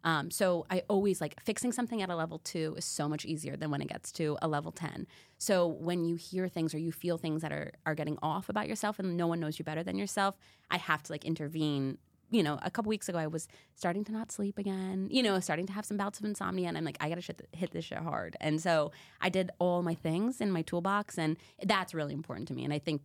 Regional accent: Connecticut, United States; now in Columbus, United States; But I got a job in Columbus. I'm from Connecticut, okay? I went to school in New York.

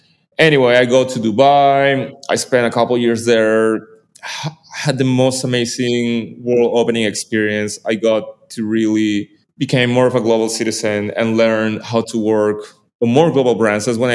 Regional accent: Lima, Peru; Yeah, so I'm from Lima, Peru, from the beautiful South America. And I grew up in the city next to the ocean in Peru.

